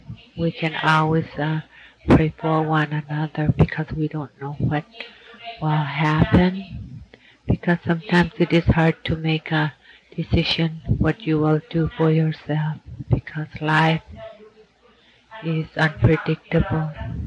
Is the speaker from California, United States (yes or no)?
no; Point Hope, Alaska, United States; I came as a participant from Point Hope. I am not an elder, but I am a member of the Inupiat Language Commission